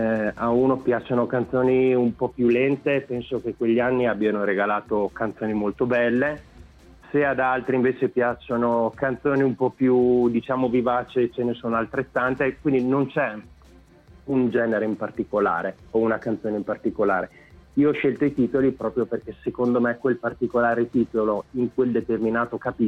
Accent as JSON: {"language": "Italian", "town": "Correggio", "region": "Emilia-Romagna", "country": "Italy", "tie": "born or raised there", "said": "io comunque sono originario di Correggio"}